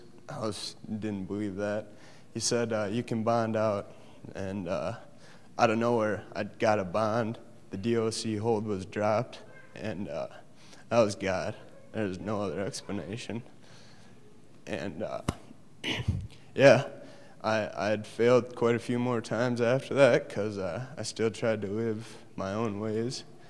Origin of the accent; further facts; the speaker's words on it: Watertown, United States; I'm from Watertown. I'm 21.